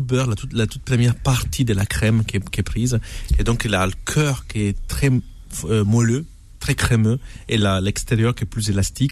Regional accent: Calabria, Italy; Peperoncino di Soverato. C'est une petite ville à côté de chez moi, en Calabre.

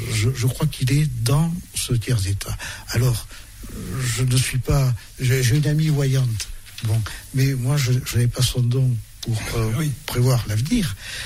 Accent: Lescure, Occitanie, France; born there; J'ai raconté dans quelles circonstances je suis né dans le Couserans, à Lescure

